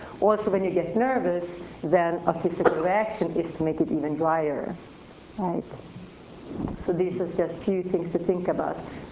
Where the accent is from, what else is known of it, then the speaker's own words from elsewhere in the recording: Sweden; English is a second language; I'm from Sweden, this English thing sometimes